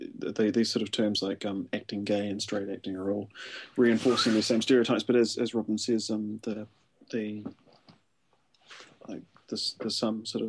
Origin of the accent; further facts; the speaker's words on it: Christchurch, Canterbury, New Zealand; I grew up in Christchurch, of course.